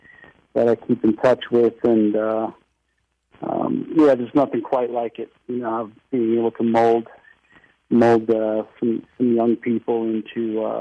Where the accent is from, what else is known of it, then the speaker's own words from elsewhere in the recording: Long Island, New York, United States; My father introduced me to it growing up on Long Island, him being of Croatian descent.